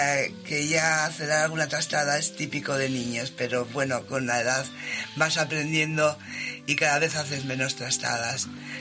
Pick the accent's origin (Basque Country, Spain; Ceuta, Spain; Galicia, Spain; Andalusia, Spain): Basque Country, Spain; Bilbao; El año pasado, cuando fui a mi tierra querida, Bilbao, robé un platito de postre